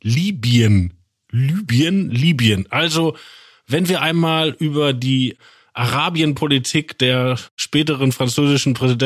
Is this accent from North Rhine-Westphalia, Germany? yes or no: yes; Wanne-Eickel, North Rhine-Westphalia, Germany; Ich meine, ich komme ja daher, aus Wanne-Eickel. In dem Wahlkreis, wo ich Kind war, in 80er Jahren